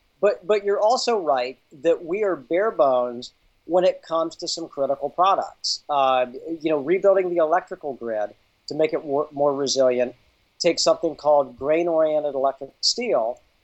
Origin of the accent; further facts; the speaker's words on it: Indiana, United States; Well, I am from Indiana, but this is my team right here.